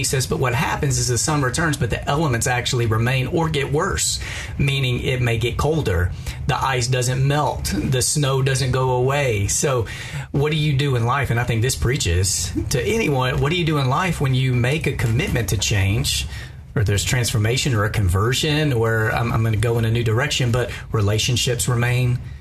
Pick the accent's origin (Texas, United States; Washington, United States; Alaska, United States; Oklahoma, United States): Texas, United States; now in Memphis, United States; But I grew up in Texas, and I've lived in Memphis now for 9 years. So I've always lived in the South.